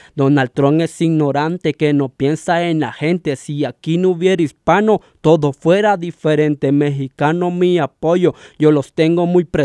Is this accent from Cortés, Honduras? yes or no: no; Tegucigalpa, Francisco Morazán, Honduras; vengo de Honduras. Yo vengo de Honduras, Tegucigalpa, Honduras. Viví toda mi niñez en Honduras, pobremente, con mi familia